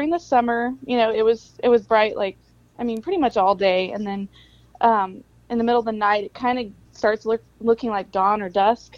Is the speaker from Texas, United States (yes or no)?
yes; Texas, United States; also born or lived in Anchorage; But I mean, I grew up around New Braunfels, Bernie, Comfort, just all around the Texas Hill Country.